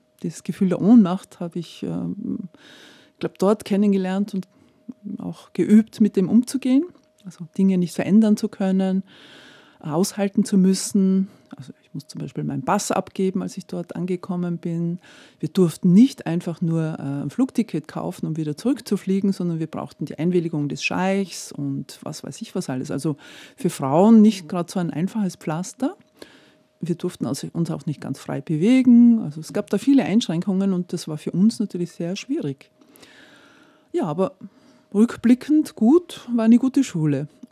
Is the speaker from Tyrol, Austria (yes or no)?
yes; Tyrol, Austria; Ich komme aus Tirol, aus den Tiroler Bergen, und da habe ich schon als Kind halt gespürt, mich zieht es in die Welt oder mich interessieren andere Kulturen, andere Menschen, und das war jetzt bei uns nicht so Tradition.